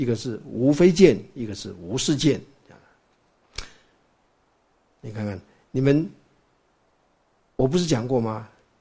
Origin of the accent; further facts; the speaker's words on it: China; 因为那个是我们中国人就喜欢做文章嘛